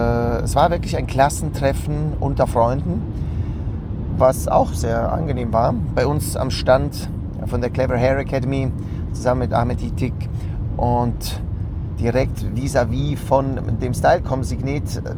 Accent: Switzerland; bei uns in der Schweiz

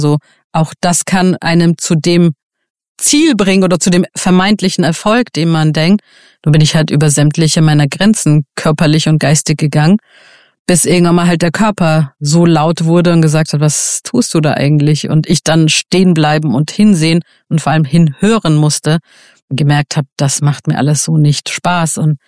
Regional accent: Iran; Und jetzt komme ich ja auch aus dem Iran, also Frauenrechte nicht existent.

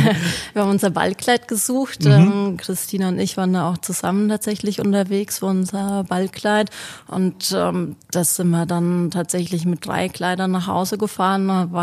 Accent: Bad Kissingen, Bavaria, Germany; Meine Heimat.

